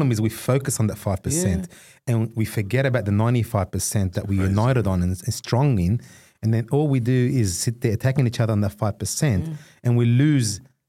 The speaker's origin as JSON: {"language": "English", "country": "Australia", "said": "we are proud Australian Muslims."}